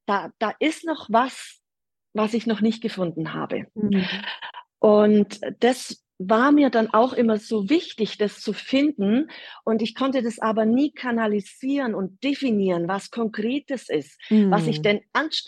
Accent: Bavaria, Germany; accent: Bavarian; Ich bin aus Bayern, wie man an meinem Dialekt unschwer erkennen kann. Aber ich bemühe mich natürlich redlich. Ich bin 54 Jahre alt.

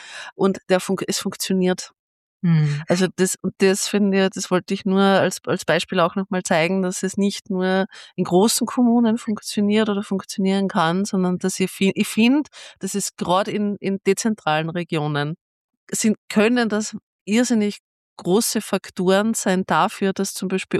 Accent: Ebensee, Upper Austria, Austria; Ich komme ursprünglich aus der Gemeinde Ebensee.

